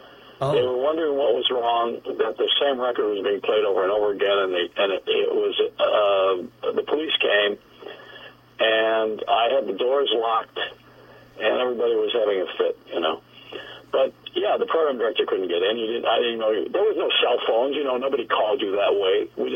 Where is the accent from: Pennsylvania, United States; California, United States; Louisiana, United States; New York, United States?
New York, United States; Buffalo; I came to my hometown, Buffalo